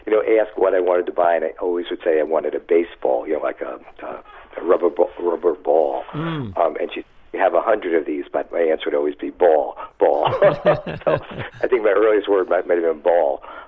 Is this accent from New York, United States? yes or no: yes; Bronx, New York, United States; Born and raised in the Bronx, New York, and I'm an only child, so three.